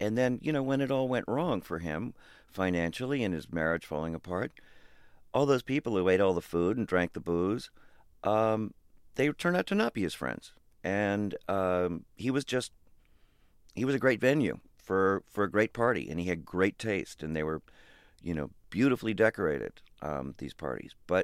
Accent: Los Angeles, California, United States; also born or lived in New York; I grew up in Los Angeles and in New York, and we ended up in the entertainment business.

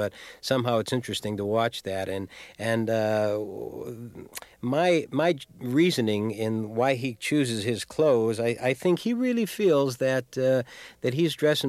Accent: Chicago, Illinois, United States; I'm from Chicago, and I guess I know when I can turn it on or turn it off

